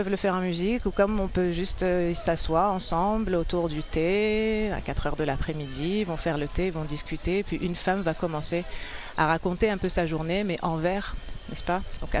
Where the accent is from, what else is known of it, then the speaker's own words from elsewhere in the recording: Morocco; Je viens du Maroc où je suis née, où j'ai passé toute mon enfance et mon adolescence.